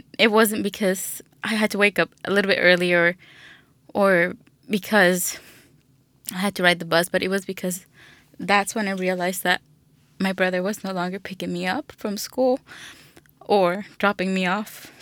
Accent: Coahuila, Mexico; now in Austin, United States; I'm originally from Coahuila, Mexico, and I've been in Austin ever since 2006. So in 2006, my mother, brother, sister, and I, we migrated to the United States.

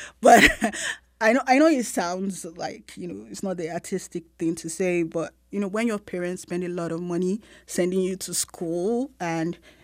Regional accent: Lagos, Nigeria; I was born in Lagos. I grew up in Lagos. But I went to boarding school when I was 10.

